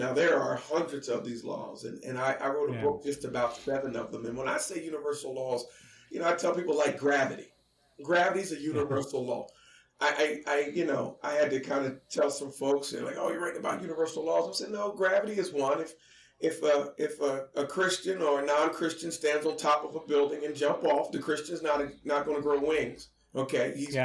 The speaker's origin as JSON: {"language": "English", "region": "New Jersey", "country": "United States", "tie": "born or raised there", "said": "It's an old story, but born and raised in South Jersey, over here in the state, South Jersey, and grew up."}